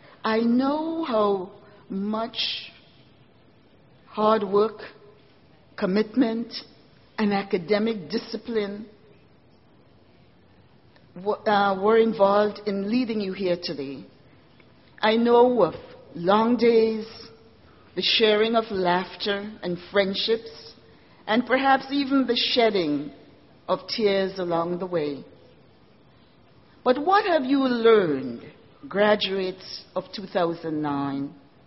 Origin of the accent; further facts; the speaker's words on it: St. George's, Saint George, Grenada; the story of McGill University captured the imaginations of many during my days growing up in Happy Hill, St. George's, Grenada, a vibrant Caribbean island.